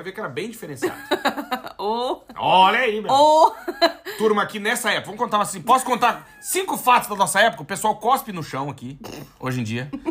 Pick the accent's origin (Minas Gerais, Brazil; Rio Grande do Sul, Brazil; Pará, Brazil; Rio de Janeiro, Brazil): Rio Grande do Sul, Brazil; Alegrete; Eu sou do Alegrete, então eu posso falar.